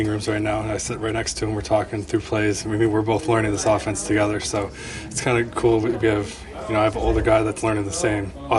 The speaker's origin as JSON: {"language": "English", "region": "Midwest", "country": "United States", "lives_now": "Detroit, United States", "said": "I'm from the Midwest, and it's good to be closer to home. So, we're excited to kind of get to know the Detroit area."}